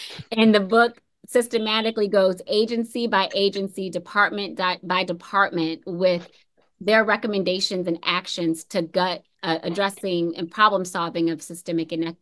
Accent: Tampa, Florida, United States; like in my hometown of Tampa, where I-4, much talked about during election season, literally bulldozed through the Black and Brown communities in the county that I grew up

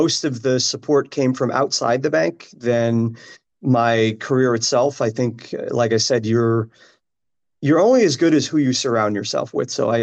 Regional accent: Connecticut, United States; also born or lived in Bronx, New York; So I was born in Bronx, New York, and really had the typical Italian family where everybody lived on the same street. And I think after about 3 years old, my parents thought, well, we should raise the kids in the suburbs. So they moved to Connecticut

